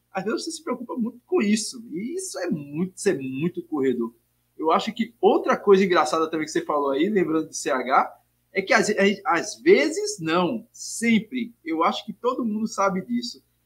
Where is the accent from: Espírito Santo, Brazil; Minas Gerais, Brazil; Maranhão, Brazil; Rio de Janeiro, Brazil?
Minas Gerais, Brazil; E olha que eu sou mineiro